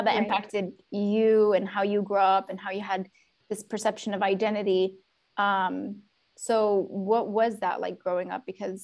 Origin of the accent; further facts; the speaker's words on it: Yemen; And he was you're Yemeni, aren't you? And I'm how did you know that?